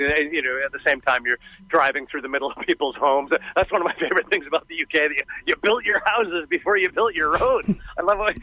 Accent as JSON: {"language": "English", "country": "Canada", "said": "who are also as Canadian as I am."}